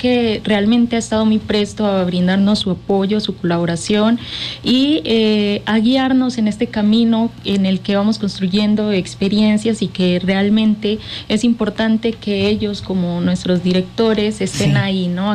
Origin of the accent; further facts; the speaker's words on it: Colombia; now in Cuernavaca, Mexico; Yo soy de Colombia.